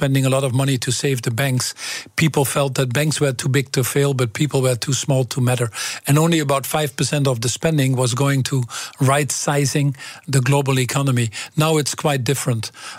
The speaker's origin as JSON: {"language": "English", "region": "Overijssel", "country": "Netherlands", "second_language": "English", "said": "I came from Twente, so we keep both feet on the ground and we stay what you call nuchter. So that's very important to us. And I think there are a lot of good Dutch qualities that I take with me."}